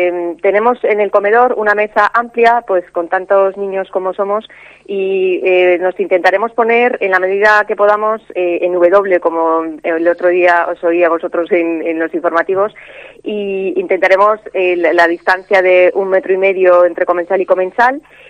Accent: Madrid, Community of Madrid, Spain; yo soy de fuera, soy de Madrid y normalmente pasamos la Nochebuena y Navidad siempre en casa de mis padres de Madrid.

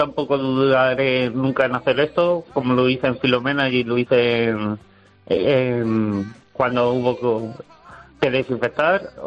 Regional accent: Graja de Iniesta, Castilla-La Mancha, Spain; Bueno, no es mi pueblo, es un pueblo vecino, porque yo soy de Graja de Iniesta.

